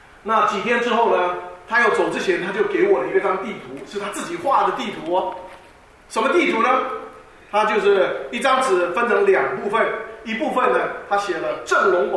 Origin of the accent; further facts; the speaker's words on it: Taiwan; now in United States; 1977年，我们从台湾移民来到美国的时候